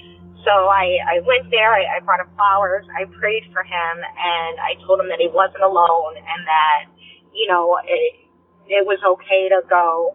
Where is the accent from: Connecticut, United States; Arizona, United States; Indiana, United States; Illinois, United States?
Illinois, United States; I'm from Northern Illinois.